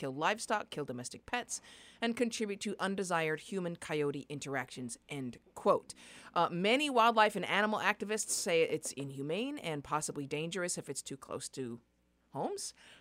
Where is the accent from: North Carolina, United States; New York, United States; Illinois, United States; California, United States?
California, United States; Well, number one, I come from California, so I use whole wheat sprouted bread for my PBJs.